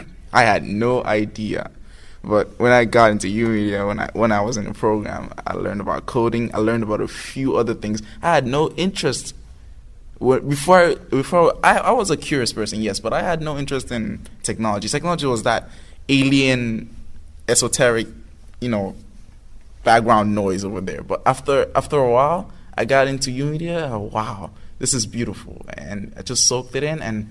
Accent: Nigeria; first language Igbo; English is a second language; now in United States; I came from Africa, and I'm a Nigerian. I speak the language Igbo.

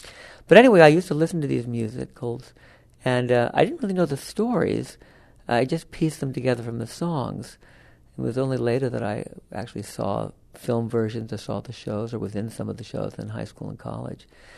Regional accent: Los Angeles, California, United States; I grew up in Los Angeles, and there was a radio program called Broadway Showtime.

